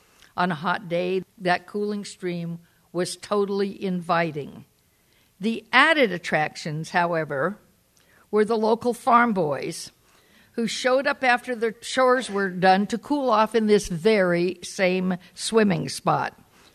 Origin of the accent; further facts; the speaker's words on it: Corvallis, Oregon, United States; born there; I was born in Corvallis, Oregon. Never mind that. I know we're in Eugene.